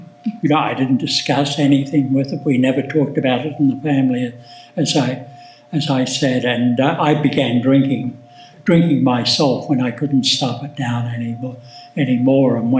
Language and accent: English; Australia; born there; I was born in Australia and into a very dysfunctional family.